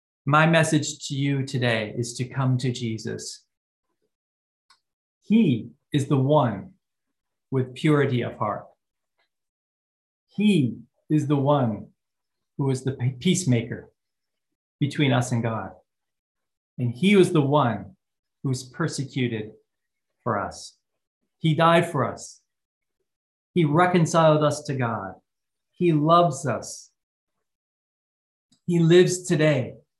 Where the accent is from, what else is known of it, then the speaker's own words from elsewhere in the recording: United States; As an American, I have not experienced much persecution for my faith